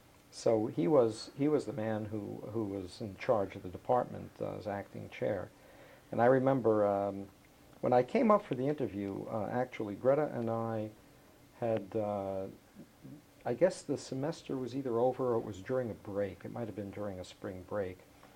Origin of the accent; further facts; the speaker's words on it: New York City, New York, United States; I'm from New York City. I went to Cornell University.